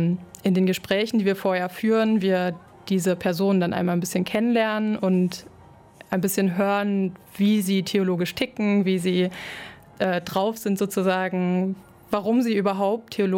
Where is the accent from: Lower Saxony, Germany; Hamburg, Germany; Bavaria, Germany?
Lower Saxony, Germany; Wir kommen aus Westniedersachsen.